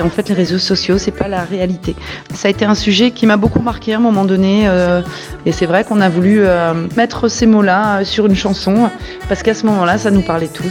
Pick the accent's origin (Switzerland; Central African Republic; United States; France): France; on est français, on va enregistrer dans ce studio mythique, on chante en anglais